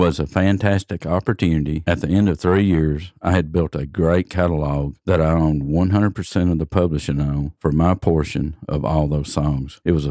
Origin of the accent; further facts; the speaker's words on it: Muscle Shoals, Alabama, United States; I read an article about the music industry in my hometown, Muscle Shoals, Alabama.